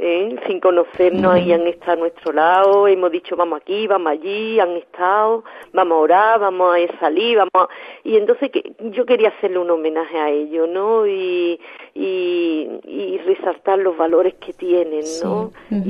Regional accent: Coria del Río, Andalusia, Spain; es un pescado típico además de mi pueblo, de aquí de Coria del Río, que simplemente es un pez que se pesca aquí en el río

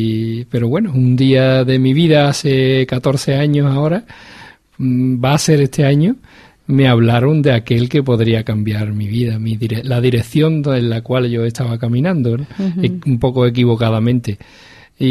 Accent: Jerez de la Frontera, Andalusia, Spain; born there; now in El Puerto de Santa María, Spain; Y vivo en el puerto de Santa María, nací en Jerez de la Frontera, pero bueno, el Señor me deleitó con una esposa que actualmente es mi esposa, Toñi, que vivo con ella en el puerto de Santa María.

